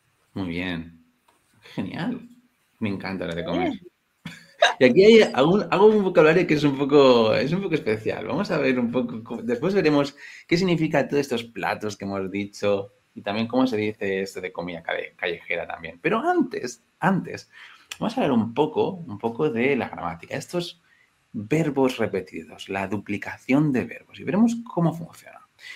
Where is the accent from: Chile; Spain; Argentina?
Spain; Es que como buen español.